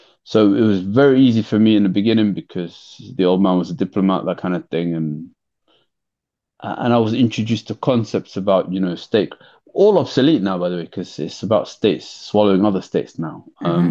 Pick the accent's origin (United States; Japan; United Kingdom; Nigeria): United Kingdom; London; I grew up in London.